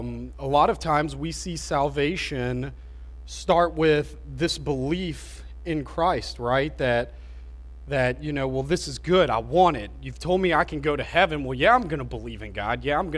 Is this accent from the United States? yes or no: yes; United States; and I think growing up in America, where there aren't hardships